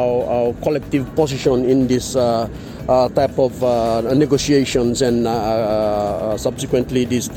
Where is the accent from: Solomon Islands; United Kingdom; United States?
Solomon Islands; And I'm from Solomon Islands, and I'm the Deputy Secretary to the Prime Minister in the Office of the Prime Minister and Cabinet of Solomon Islands.